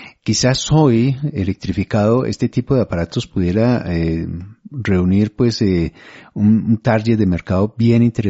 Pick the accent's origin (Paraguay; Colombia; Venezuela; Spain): Colombia; como colombiano